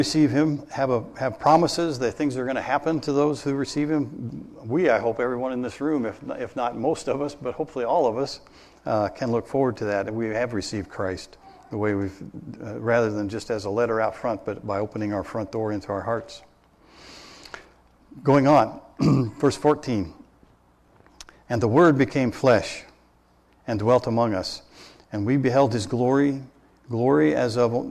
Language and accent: English; Evansville, Indiana, United States; If somebody said that to you, I came from Evansville, Indiana.